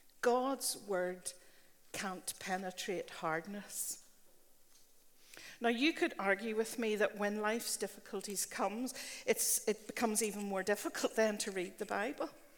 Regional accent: Northern Ireland, United Kingdom; Now, we might argue that as Northern Irish, down-to-earth women, we've not been taken in by such a lie.

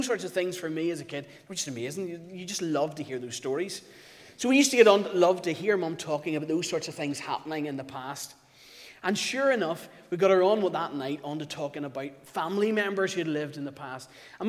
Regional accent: Belfast, Northern Ireland, United Kingdom; I was brought up in East Belfast, and you might think, well, you don't really sound as if you're from East Belfast. You see, my mum was from Londonderry, and my dad was from a little place called Victoria Bridge outside Strabane.

